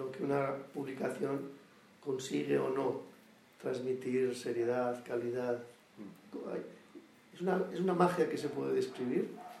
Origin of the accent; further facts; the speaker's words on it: Barcelona, Catalonia, Spain; para mí como barcelonés o como agente externo